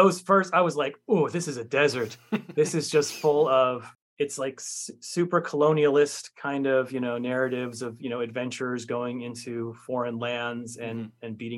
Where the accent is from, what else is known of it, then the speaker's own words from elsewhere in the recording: Los Angeles, California, United States; I grew up in Los Angeles. I was 11 years old when the LA riots happened